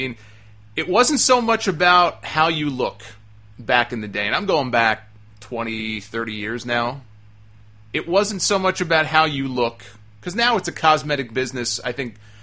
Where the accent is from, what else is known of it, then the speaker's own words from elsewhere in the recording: Northeast, United States; I grew up on WWF in the Northeast